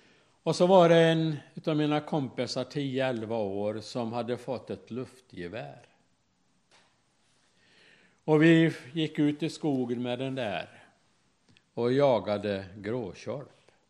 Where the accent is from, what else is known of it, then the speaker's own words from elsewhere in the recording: Älvros, Jämtland County, Sweden; När jag var liten, hemma i Älvros i Härjedalen